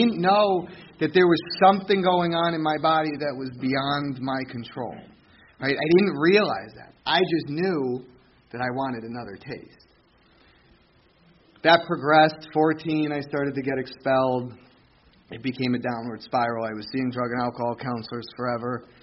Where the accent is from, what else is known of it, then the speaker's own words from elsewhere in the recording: New Tripoli, Pennsylvania, United States; I was raised up in Pennsylvania, up in New Tripoli. I started my my career of drinking probably in like Allentown area.